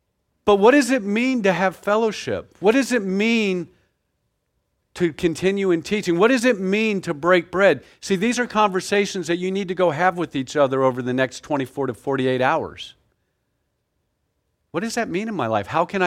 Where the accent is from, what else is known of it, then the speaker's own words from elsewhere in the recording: the South, United States; I'm from the South. I don't know if y'all know that or can tell by some of my unusual language.